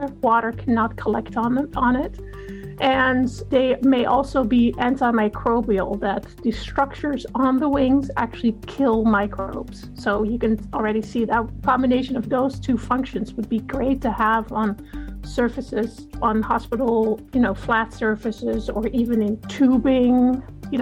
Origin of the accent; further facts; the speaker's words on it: Netherlands; English is a second language; moved away; also born or lived in California, United States; I grew up in the Netherlands where they don't have cicadas. And then I moved to California